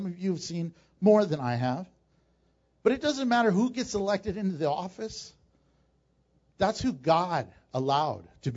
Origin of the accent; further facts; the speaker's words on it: United States; now Trump, my president, because I'm an American.